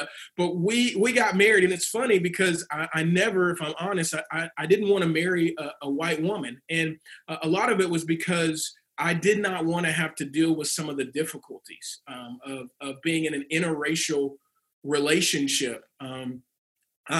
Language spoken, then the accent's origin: English; Shreveport, Louisiana, United States; also born or lived in West Covina, California; I was born in West Covina, California, and I grew up in Shreveport, Louisiana.